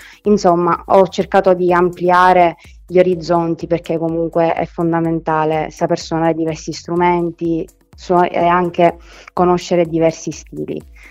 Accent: Montemaggiore Belsito, Sicily, Italy; Il mio paese si chiama Montemaggiore Belsito, in provincia di Palermo, ed è comunque un paesino davvero piccolo di 3.000 abitanti ed è circondato da paesaggi bellissimi

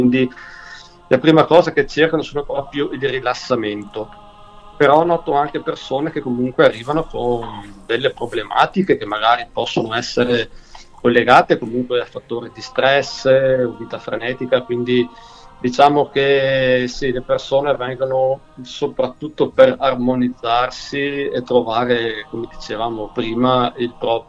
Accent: Megliadino San Fidenzio, Veneto, Italy; sono di Borgo Veneto, precisamente da Migliadino San Fidenzio.

